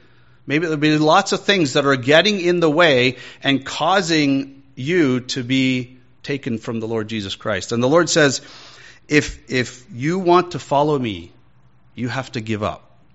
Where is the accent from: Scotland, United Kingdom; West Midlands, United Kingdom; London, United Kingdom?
Scotland, United Kingdom; Now, for me, I'm Scottish, okay, so I'm a meat and potatoes guy, right?